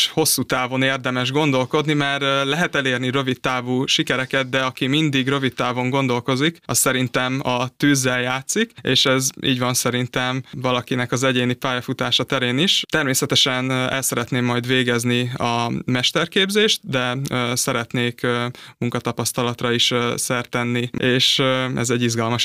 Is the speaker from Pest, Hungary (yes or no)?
no; Mátészalka, Szabolcs-Szatmár-Bereg, Hungary; egy Máté Szalka nevű kisvárosból származom Szabolcs-Szatmár-Bereg megyéből, és a Debreceni Egyetem végzős pénzügyi és számvitel szakos hallgatója vagyok.